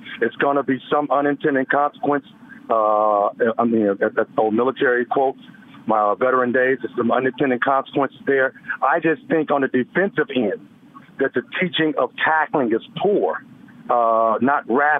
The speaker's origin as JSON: {"language": "English", "region": "Alabama", "country": "United States", "said": "And I'm born in from Alabama, Pentecostal."}